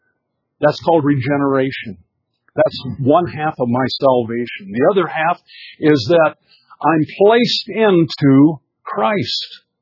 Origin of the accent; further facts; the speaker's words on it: Midwest, United States; And my excuse is that I was raised back in the Midwest, and the farmers came to midweek service with a coat and tie.